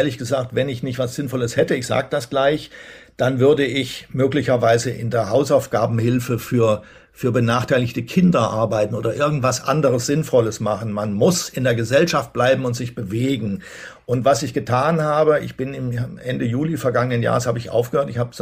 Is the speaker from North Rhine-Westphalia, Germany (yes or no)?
no; Berlin, Germany; Ja, daran hat man sich als Berliner gewöhnt.